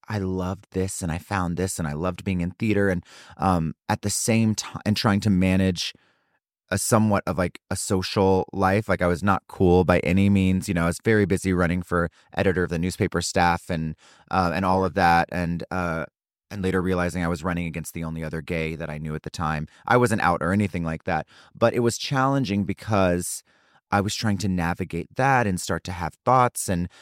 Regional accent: Mississippi, United States; You know, I grew up in South Mississippi, so we saw musical theater when it was, you know, in town touring

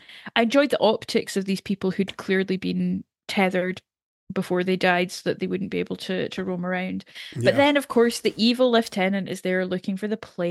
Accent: Scotland, United Kingdom; also born or lived in Canada; now in England; Yeah, you're sort of looking for it and saying, yeah, I am Scottish. I don't see myself as being British.

